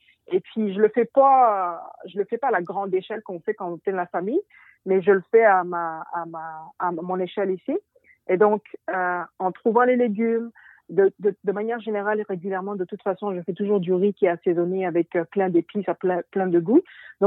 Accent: France; now in Prince Edward Island, Canada; malgré le fait que je suis née et j'ai grandi en France, j'ai toujours eu la petite Afrique à la maison parce que ma mère du Sénégal et mon père de la Guinée-Bissau ont toujours su faire vivre la tradition et puis l'esprit africain à la maison.

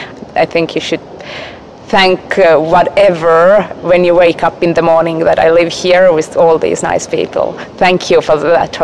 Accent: Estonia; English is a second language; I come from Estonia.

